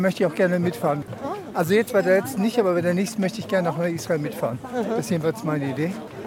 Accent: Berlin, Germany; Jetzt komme ich 50 Gramm aus Berlin

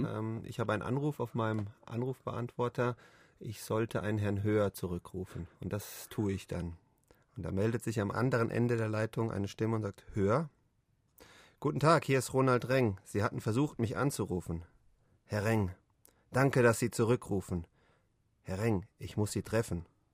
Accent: Frankfurt, Hesse, Germany; Ich bin in Frankfurt groß geworden, in Westfrankfurt, in Schwanheim. Damals, da lebten dann die Arbeiter der Höchst AG, wie mein Vater auch, in Siedlungen, die Höchst AG gebaut hatte.

